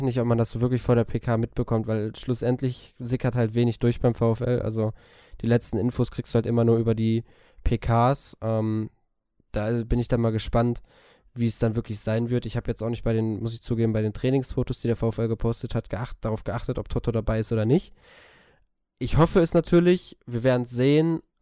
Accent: Bochum, North Rhine-Westphalia, Germany; als Bochumer siehst du immer ganz gerne die Eigengewächse

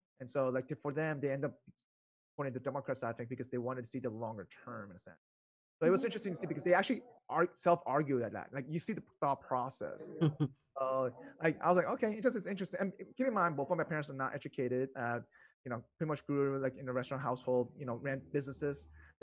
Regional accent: Venezuela; Me growing up in South America, Venezuela, so like my parents ran away from communism as well, and then twice, not just once, twice.

